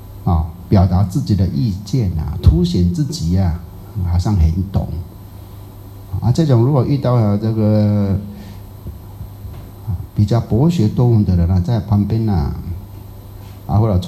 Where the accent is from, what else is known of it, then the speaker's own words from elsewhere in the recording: Taiwan; 你讲话没有内容，我们台湾人叫做没营养啊